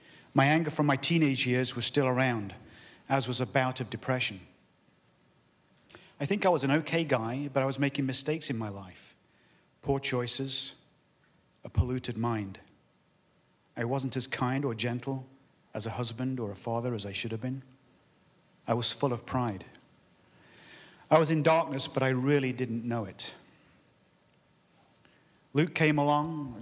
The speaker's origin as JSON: {"language": "English", "region": "England", "country": "United Kingdom", "tie": "born or raised there", "said": "Growing up in England in the 60s and 70s, church was and religion were part of the culture."}